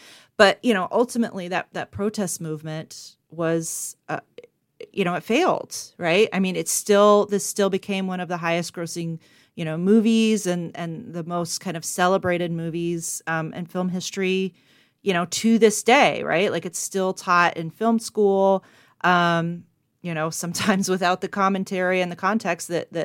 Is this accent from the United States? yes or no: yes; the South, United States; Like, I was raised in the South. I was completely raised in the mythology of the Lost Cause.